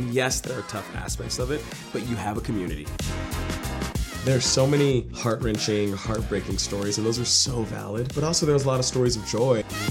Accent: Texas, United States; Yeah, it's supposed to be simple, but I'm from Texas.

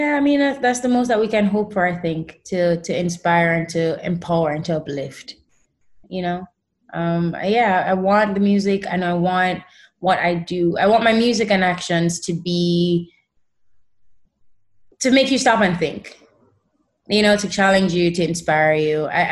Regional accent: Savanna-la-Mar, Westmoreland, Jamaica; that's why … because I'm from Savannah Lamar, right? To kind of just remember my beginnings.

